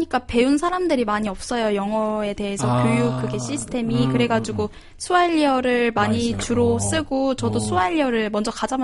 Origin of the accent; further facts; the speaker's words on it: South Korea; 뭐 나는 한국에서 왔고 너네들 만나서 너무 기쁘다.